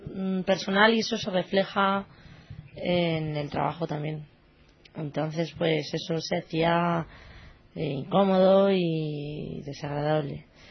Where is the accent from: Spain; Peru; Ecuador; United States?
United States; Los Angeles, California; born there; yo además nací en Los Ángeles, que es muy grande, y todo el mundo da un poquito a la suya